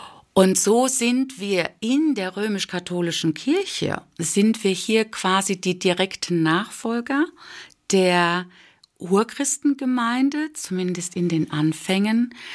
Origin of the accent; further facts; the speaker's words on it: Germany; das erste Mal so richtig intensiv am laufenden Band in der Schweiz war, ist mir sehr viel Ablehnung als Deutsche entgegengefallen.